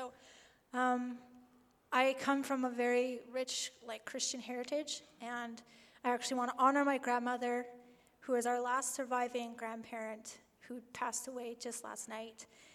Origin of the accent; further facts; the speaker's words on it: Prince George, British Columbia, Canada; born there; I was born here in Prince George. I come from a family of 5 children, 4 older brothers.